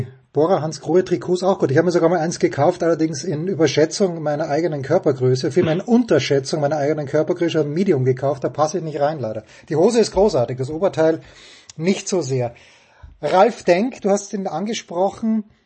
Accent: Austria; ich bin Österreicher

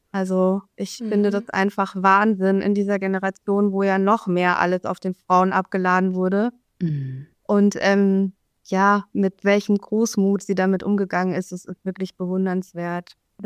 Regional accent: Munich, Bavaria, Germany; Also, ich bin 1984 in München geboren und bin dort auch aufgewachsen.

